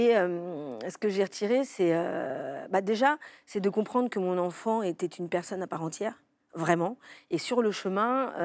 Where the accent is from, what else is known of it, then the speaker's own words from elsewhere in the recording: Andes, Peru; Moi, j'ai grandi au Pérou. Et c'était ça mon urgence aussi. C'est-à-dire que moi, j'ai grandi. Ma famille vient des Andes. J'ai vécu dans les Andes, dans la jungle.